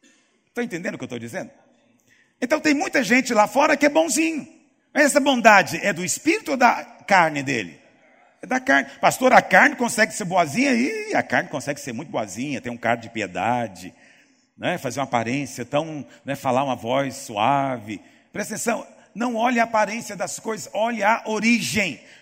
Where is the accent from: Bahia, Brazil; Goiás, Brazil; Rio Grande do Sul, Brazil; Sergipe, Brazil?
Goiás, Brazil; Goiás, nós somos caipira, né? Aqui em Goiás